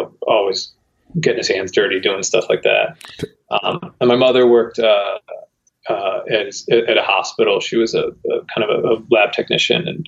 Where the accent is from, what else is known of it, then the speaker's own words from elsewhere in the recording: Pennsylvania, United States; also born or lived in Manhattan, United States; Well, I was born in Manhattan, but I grew up, for the first like 8 to 10 years, I was in Pennsylvania, in the Poconos is what they call it, in a really, really small town.